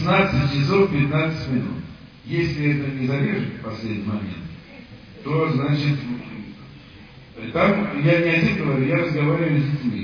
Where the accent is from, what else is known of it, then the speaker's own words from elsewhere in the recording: Moscow, Russia; born there; Я родился в Москве 22 января, по старому 9 января 35 года.